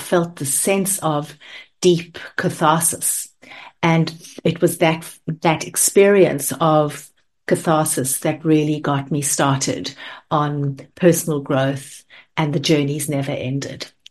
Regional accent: South Africa; I grew up in South Africa

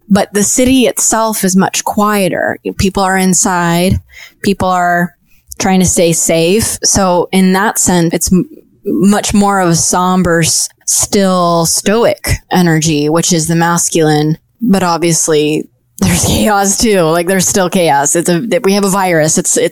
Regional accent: Boulder, Colorado, United States; now in New York, United States; I come from Boulder, which is really, like, easy place to live.

